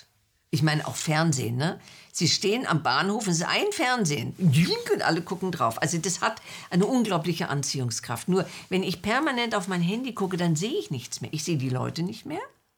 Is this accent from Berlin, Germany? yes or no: yes; Berlin, Germany; Ja, ich bin Berlinerin und fand diese Berliner Winter nie so toll.